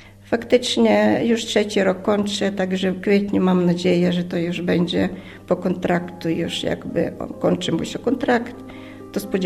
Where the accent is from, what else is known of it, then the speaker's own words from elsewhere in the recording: Lviv, Lviv Oblast, Ukraine; moved away as an adult; now in Poland; przyjechałam z Lwowa, no w wieku jestem 60 lat, mam trójkę dzieci, też dorosły, mąż już niestety nie żyje